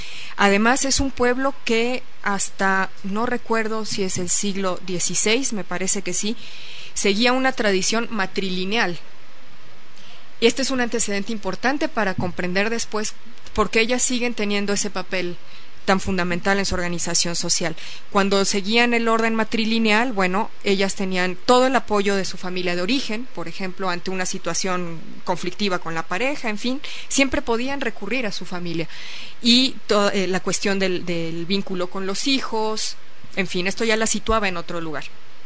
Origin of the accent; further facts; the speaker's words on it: Mexico; La mía como mexicana tampoco lo es